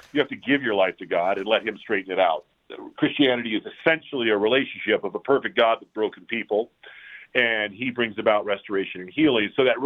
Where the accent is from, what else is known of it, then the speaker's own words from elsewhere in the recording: California, United States; I was raised out in Southern California by two wonderful parents.